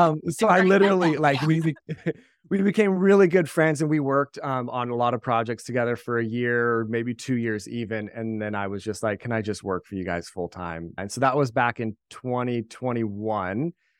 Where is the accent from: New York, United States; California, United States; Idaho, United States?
California, United States; moved away as an adult; So yeah, I mean, I grew up in California. I was always into photography.